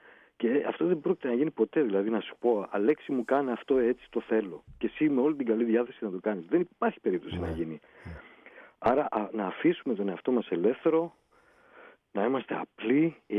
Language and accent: Greek; Kilkis, Central Macedonia, Greece; Δηλαδή εγώ είμαι από το Κιλκής, επειδή δεν είναι Αθήνα το Κιλκής, σημαίνει ότι δεν είναι τόσο δυνατό.